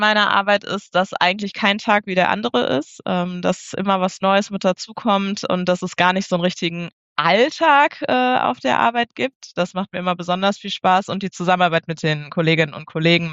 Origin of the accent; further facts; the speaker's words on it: Minden, North Rhine-Westphalia, Germany; born there; Ich bin gebürtige Mindenerin